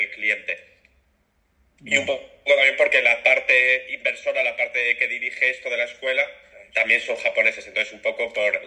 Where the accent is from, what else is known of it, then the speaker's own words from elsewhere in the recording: Madrid, Community of Madrid, Spain; Sí, de Madrid.